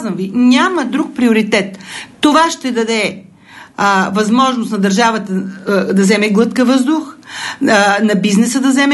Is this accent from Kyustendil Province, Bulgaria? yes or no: yes; Kyustendil Province, Bulgaria; born there; now in Sofia, Bulgaria; родена съм в провинцията, в Кюстендилско съм родена, дошла съм в София без пукната пара